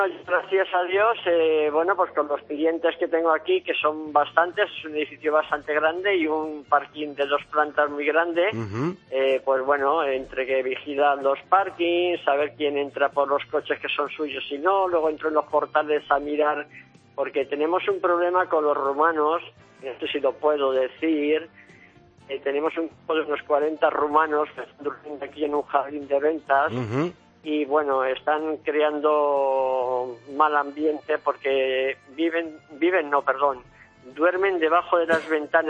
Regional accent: Canary Islands, Spain; moved away as an adult; now in Madrid, Spain; Llevo 2 años en Madrid por cuestiones de trabajo, me vine de Canarias después de 20 años.

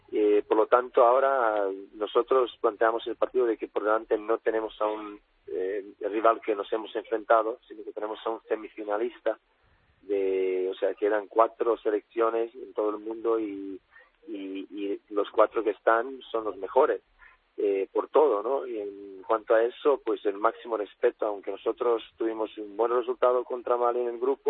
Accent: Spain; España es mi país, es donde vive donde nacieron mis hijos y donde sigue viviendo mi familia, mi mujer y mis hijos.

